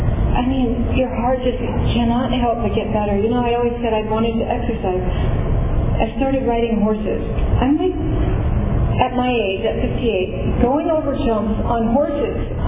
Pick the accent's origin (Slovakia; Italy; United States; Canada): Italy; I'm a girl from Italy.